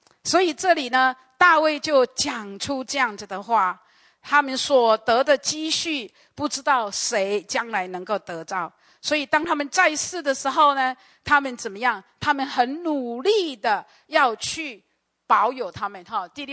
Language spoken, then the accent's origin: Chinese; Taiwan; 特别我在台湾长大